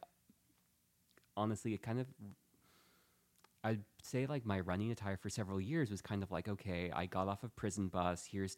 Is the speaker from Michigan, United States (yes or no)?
no; Modesto, California, United States; So I'm from Modesto. I grew up on a dairy farm, so I went to Davis.